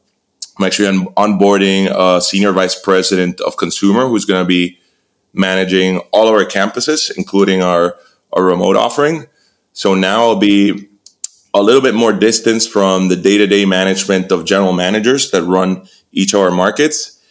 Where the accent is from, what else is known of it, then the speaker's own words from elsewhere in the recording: Puerto Rico; So I'm originally from Puerto Rico.